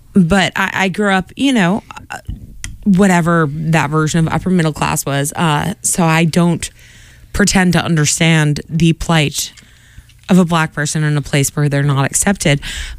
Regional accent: Quincy, United States; Because I grew up in a very nice house in one of the two at that time nice parts of Quincy.

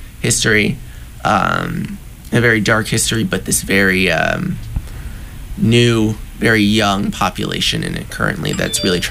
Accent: Richmond, Virginia, United States; now in San Diego, United States; I grew up in Richmond, Virginia. So a very different place, very different culture also from San Diego.

